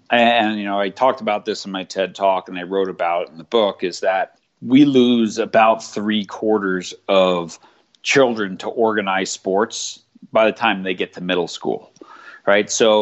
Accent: New York, United States; I've been involved in sport my whole life as a sort of multi-sport person growing up in New York

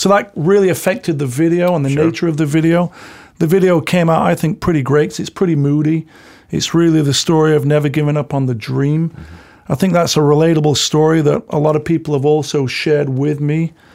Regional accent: Sheffield, Yorkshire and the Humber, United Kingdom; drive a Porsche in my hometown of Sheffield

